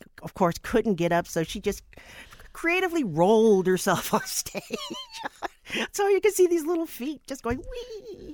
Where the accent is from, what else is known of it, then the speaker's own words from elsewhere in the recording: Akron, Ohio, United States; Came back to Ohio. I'm from Akron.